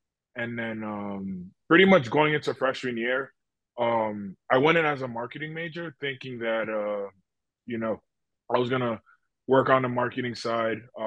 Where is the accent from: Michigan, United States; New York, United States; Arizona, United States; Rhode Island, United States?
Rhode Island, United States; Oh, yeah, that competition was always there.